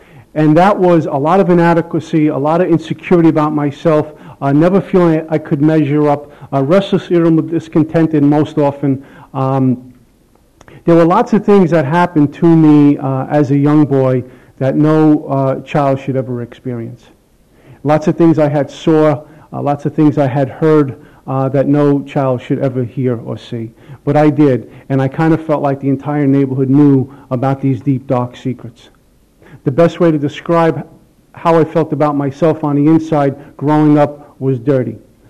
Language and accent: English; Brooklyn, New York, United States; I grew up in Bensonhurst, Brooklyn.